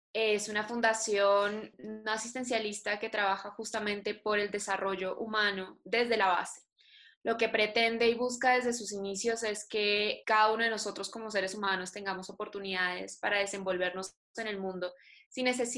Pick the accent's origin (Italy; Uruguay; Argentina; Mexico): Uruguay; also born or lived in Colombia; Yo soy colombiana, criada en Uruguay. Tengo, en este momento, 24 años.